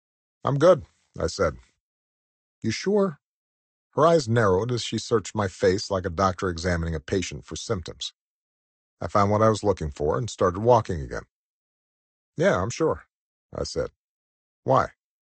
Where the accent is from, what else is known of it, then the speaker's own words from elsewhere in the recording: United States; I felt that as much as any of us growing up in America can be free of bias, they passed the test.